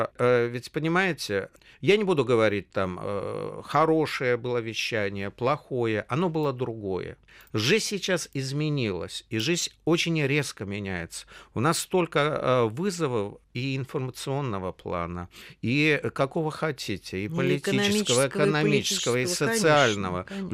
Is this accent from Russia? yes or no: no; Belarus; moved away; Я-то сам же белорус. Вот, хотя уехал очень давно оттуда, но связи, естественно, не терял.